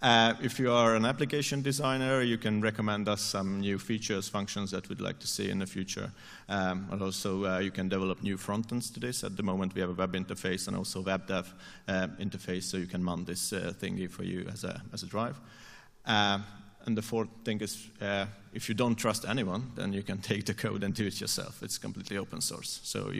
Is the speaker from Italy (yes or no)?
yes; Turin, Piedmont, Italy; English is a second language; from Torino.